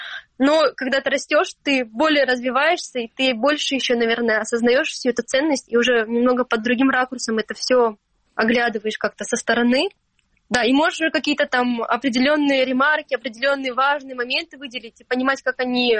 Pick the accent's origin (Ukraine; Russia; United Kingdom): Ukraine; Stary Krym, Crimea; Я выросла в Крыму, в маленьком городе, старом Крыму.